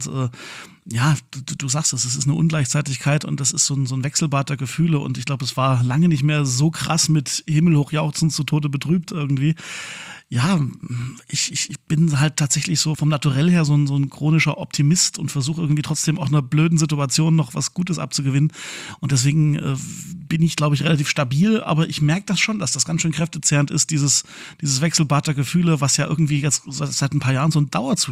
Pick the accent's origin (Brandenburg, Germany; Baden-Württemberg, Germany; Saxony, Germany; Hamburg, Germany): Saxony, Germany; Leipzig; nachdem der 100. hier in meiner Heimatstadt Leipzig gewesen ist